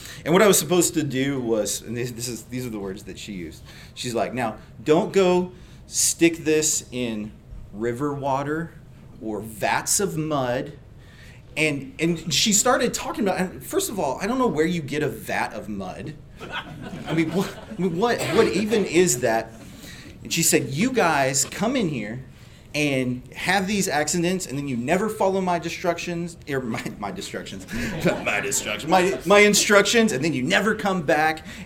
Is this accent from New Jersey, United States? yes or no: no; Phoenix, Arizona, United States; and I grew up in Phoenix, and so framing houses in Phoenix meant starting about 5 a.m.